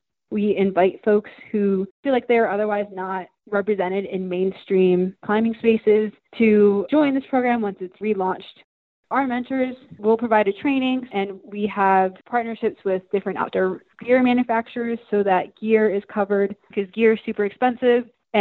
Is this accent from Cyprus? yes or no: no; Philadelphia, Pennsylvania, United States; now in Idaho, United States; I grew up in Philadelphia, and then after I graduated, kind of bopped around between East Coast and West Coast.